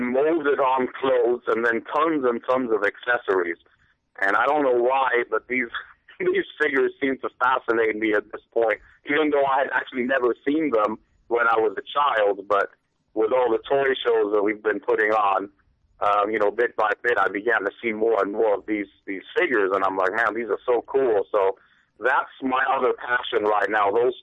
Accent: England, United Kingdom; born there; I was born in England

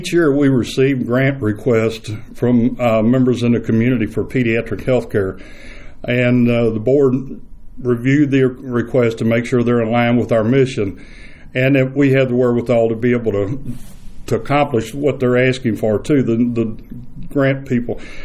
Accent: Louisville, Kentucky, United States; I grew up in the West End of Louisville, basically at 43rd and Broadway, and attended school there and the Catholic School of Christ the King, and then also attended Flagey High School across from Shawnee Park.

